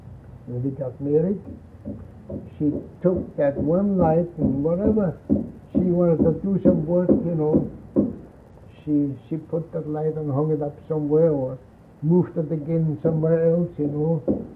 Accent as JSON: {"language": "English", "town": "Munich", "region": "Bavaria", "country": "Germany", "second_language": "English", "moved": "yes", "said": "Of course, she come from a big city like myself. I come from Munich, and so did she."}